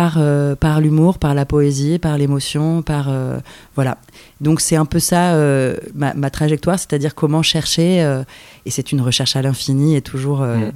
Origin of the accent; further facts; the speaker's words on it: Arles, Provence-Alpes-Côte d'Azur, France; Alors, géographiquement, je viens d'Arles. C'est là où j'ai grandi.